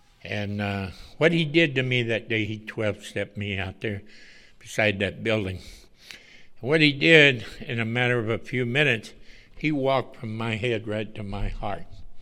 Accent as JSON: {"language": "English", "town": "Wilmington", "country": "United States", "tie": "born or raised there", "said": "See, I grew up in Wilmington. I moved there when I was 13 years old, and I hustled the docks"}